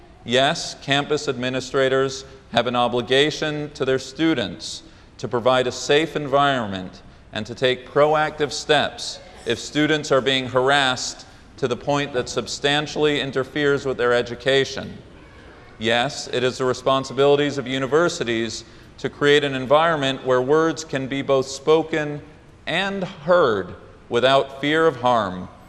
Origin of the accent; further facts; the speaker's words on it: Los Angeles, California, United States; When I was in my hometown of Los Angeles last weekend